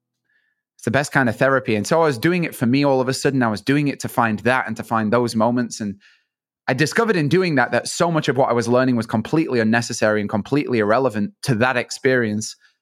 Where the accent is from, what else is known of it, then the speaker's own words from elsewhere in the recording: United Kingdom; I am the founder of Ridley Academy. I'm a British artist